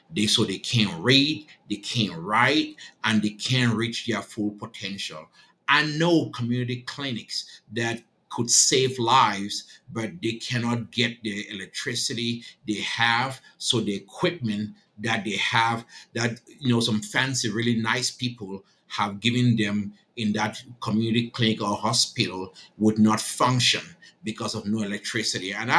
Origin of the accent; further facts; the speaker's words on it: Germany; English is a second language; now in United States; And then so I grew up staying in Germany and went to school and then moved to the United States